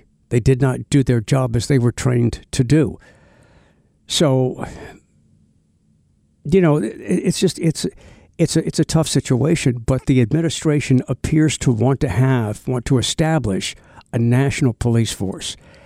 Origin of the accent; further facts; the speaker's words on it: United States; to me, as an American, that's pretty scary.